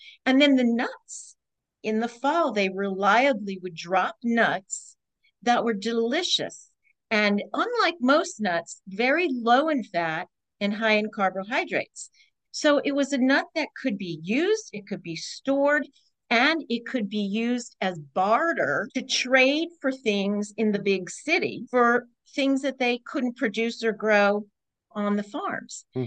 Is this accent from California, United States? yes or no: no; New York, United States; I'm a naturalist. I grew up in the range. I grew up in New York.